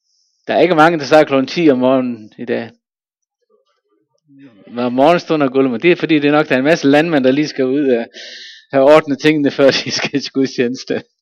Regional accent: Faroe Islands; Jeg er født og opvokset på Færøerne.

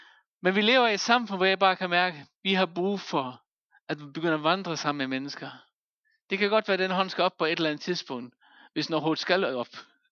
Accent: Faroe Islands; now in Denmark; Jeg kommer fra Færøerne, og jeg har nogle ting med mig fra Færøerne

